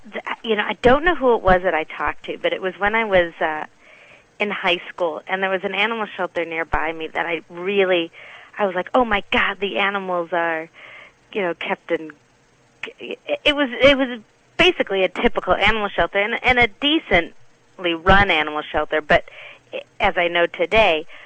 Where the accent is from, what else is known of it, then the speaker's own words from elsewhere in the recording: Chicago, Illinois, United States; Well, I grew up in the Chicago area